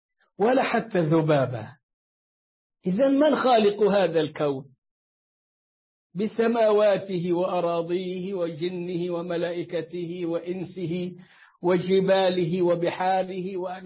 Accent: Egypt

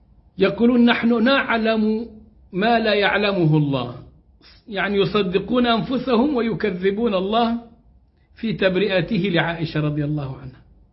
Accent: Egypt; واحد عندنا في مصر اسمه حسن شحاتة

